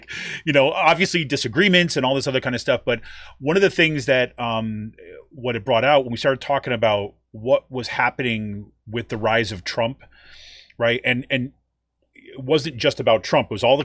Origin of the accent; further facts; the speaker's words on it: Utica, New York, United States; now in Pennsylvania, United States; I'm not from Pennsylvania, right? I'm from kind of central New York. I'm from Utica, New York.